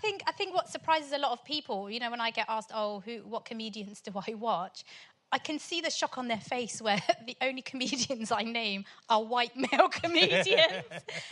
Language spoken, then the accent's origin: English; Portsmouth, South East England, United Kingdom; It's the fact that I'm from Pompey.